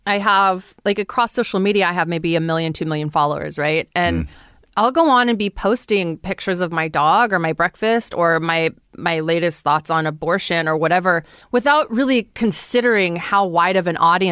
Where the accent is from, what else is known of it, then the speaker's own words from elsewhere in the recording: Fresno, California, United States; So I grew up in Fresno, California, Central Valley.